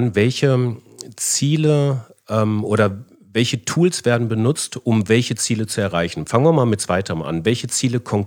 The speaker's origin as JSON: {"language": "German", "town": "Cologne", "region": "North Rhine-Westphalia", "country": "Germany", "said": "frage ich mich als Kölner"}